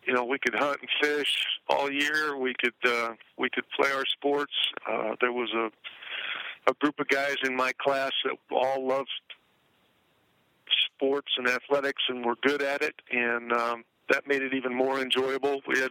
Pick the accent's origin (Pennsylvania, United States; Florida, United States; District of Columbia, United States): Pennsylvania, United States; Pittsburgh; And, you know, you mentioned growing up in Pittsburgh. When I was in high school and college, Terry Bradshaw was having his great career in Pittsburgh